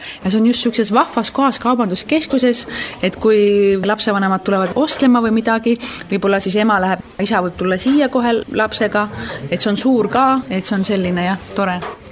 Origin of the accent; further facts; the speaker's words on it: Tallinn, Harju County, Estonia; Tallinnas või Eestis, kus Tallinnast pärit olen